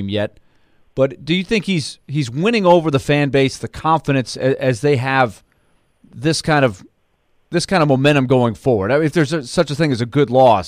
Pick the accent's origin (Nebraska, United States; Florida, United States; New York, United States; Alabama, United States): Florida, United States; Orlando; I grew up in Orlando, down the street, you know, a couple hour drive from where you cover things.